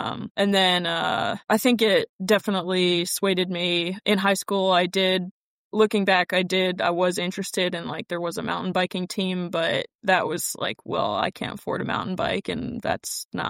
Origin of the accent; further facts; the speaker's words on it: Temecula, California, United States; So growing up in Temecula, it's a pretty nice area.